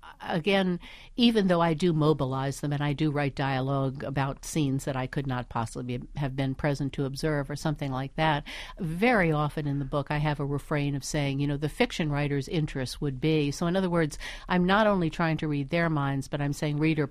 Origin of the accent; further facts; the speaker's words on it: Washington, District of Columbia, United States; I was in Washington, D.C. at the time. You know, that's my hometown.